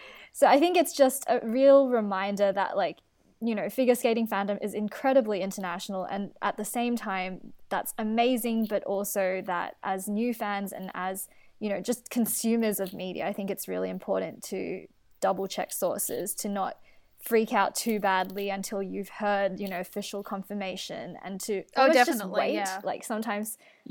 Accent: Australia; as an Australian fan

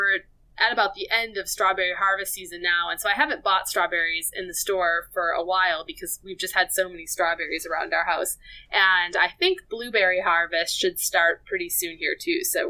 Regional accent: Minnesota, United States; now in Florida, United States; So I am Midwesterner. I'm a Minnesotan at heart. And I love snow.

